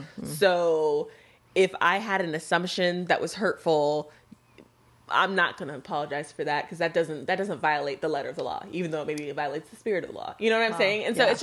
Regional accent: Texas, United States; I'm from Texas.

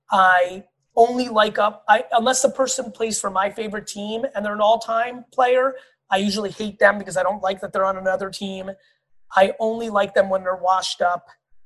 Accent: Belarus; born there; English is a second language; moved away; I'm 44. I was born in Russia, the Soviet Union. I was born in Belarus, but it was known as Russia/USSR.

